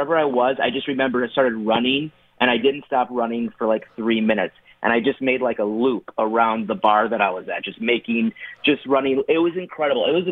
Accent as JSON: {"language": "English", "town": "Minneapolis", "region": "Minnesota", "country": "United States", "tie": "born or raised there", "said": "But I grew up in Minneapolis."}